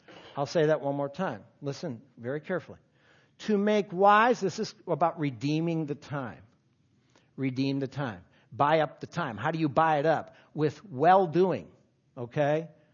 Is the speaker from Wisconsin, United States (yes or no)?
yes; Milwaukee, Wisconsin, United States; I grew up in Milwaukee. Right near Milwaukee. A lot of beer drinking up there.